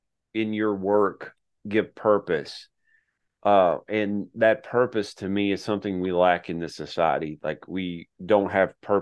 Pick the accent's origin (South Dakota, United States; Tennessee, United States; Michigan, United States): Tennessee, United States; I grew up in Tennessee. We didn't have a team, and the Atlanta Braves were not good.